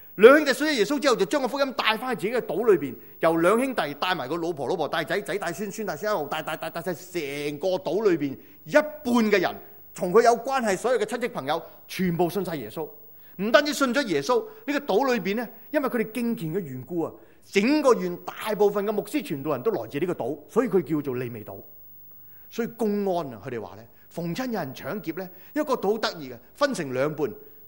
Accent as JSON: {"language": "Cantonese", "town": "Zhongshan", "region": "Guangdong", "country": "China", "said": "因为我系中山人嚟"}